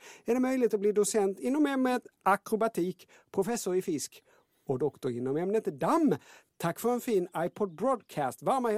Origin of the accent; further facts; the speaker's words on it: Lund, Skåne, Sweden; Och jag kommer från Lund.